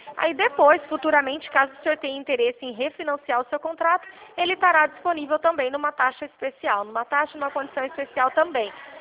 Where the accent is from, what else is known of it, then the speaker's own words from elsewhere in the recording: Santa Bárbara d'Oeste, São Paulo, Brazil; De Santa Bárbara do Oeste.